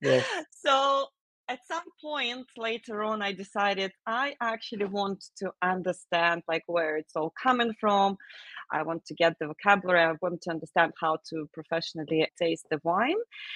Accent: Belarus; now in United Kingdom; I'm really coming from not necessarily a wine country originally. I'm from Belarus. So when I was growing up, I was more into spirits and beer rather than wine. But coming to the UK more than 15 years ago

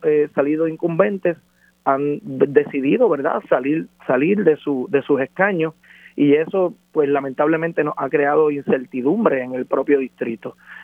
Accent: Puerto Rico; pero sobre eso soy un puertorriqueño preocupado por el país

